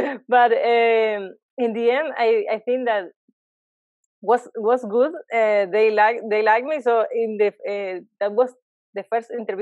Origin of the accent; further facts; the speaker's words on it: Cuba; English is a second language; now in Montevideo, Uruguay; I'm from Cuba, and I graduated there and started working in the field. And since then, right now I'm working in Montevideo, Uruguay, as a software engineer too.